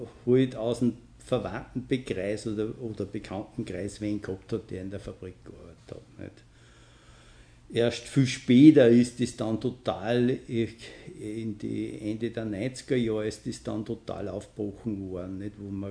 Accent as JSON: {"language": "German", "town": "Guttau", "region": "Upper Austria", "country": "Austria", "tie": "born there", "said": "ich an und für sich ja gebürtiger Mühlviertler bin aus Guttau und habe dort meine kaufmännische Lehre absolviert"}